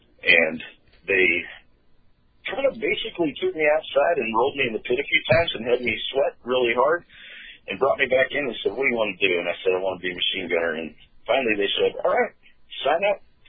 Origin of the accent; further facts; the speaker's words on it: Scottsdale, Arizona, United States; Born and raised in South Scottsdale, Arizona.